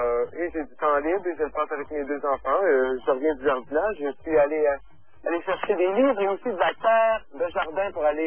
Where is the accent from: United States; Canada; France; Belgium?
Canada; Quebec; now in Toronto, Canada; Je viens de la région de l'Outaouais et j'ai rencontré ma femme ici.